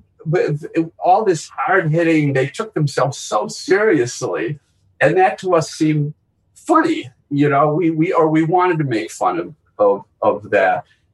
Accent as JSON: {"language": "English", "town": "Milwaukee", "region": "Wisconsin", "country": "United States", "tie": "born or raised there", "said": "growing up in Milwaukee and, you know, all three Jews from Milwaukee"}